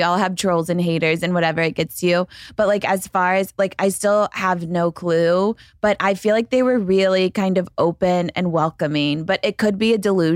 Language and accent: English; St. Louis, Missouri, United States; also born or lived in Colorado; Well, I'm from St. Louis.